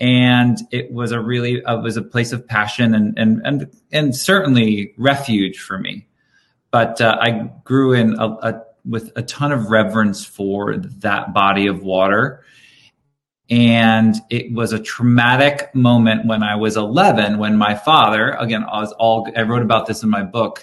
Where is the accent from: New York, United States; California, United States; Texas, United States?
New York, United States; also born or lived in Connecticut; And at an early age, growing up on the East Coast, specifically in New York and Connecticut, with a family of four boys and a small home